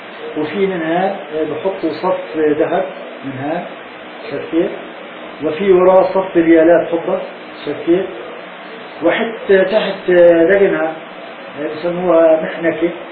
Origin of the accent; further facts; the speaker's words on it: Palestine; احنا في قريتنا كان يتروح يعني خلينا اقول ما بين 200 الى 400 دينار جنيه فلسطيني